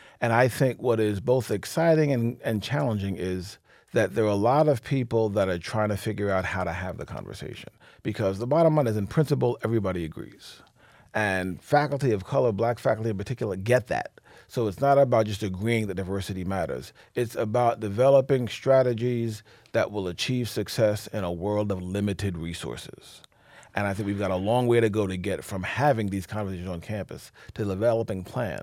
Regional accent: New York City, New York, United States; I mean, I've never brought a friend, born and raised in East Harlem in New York City, never brought anyone from East Harlem to the University of Michigan to Ann Arbor.

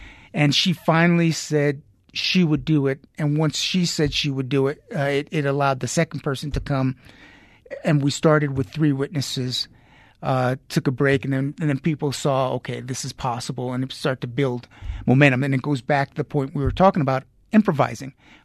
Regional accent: New York, United States; also born or lived in Haiti; we moved back to Haiti, lived right there for a few years. But after moving up to New York, we would go back and spend, you know, I would say half the summers in Haiti through high school.

